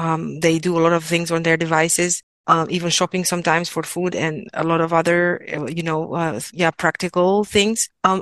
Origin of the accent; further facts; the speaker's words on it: Romania; in the church where I grew up in Romania